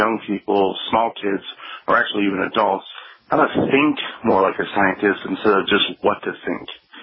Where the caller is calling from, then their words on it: Phoenix, Arizona, United States; I'm calling from Phoenix, Arizona.